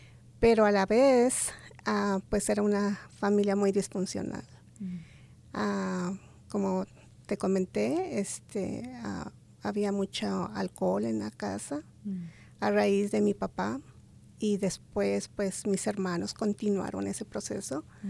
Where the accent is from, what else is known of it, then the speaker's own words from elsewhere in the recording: Ayotla, State of Mexico, Mexico; yo soy de México, de la Ciudad de México, unos 45 minutos de la Ciudad de México. Es un pueblo que se llama Ayotla, Estado de México.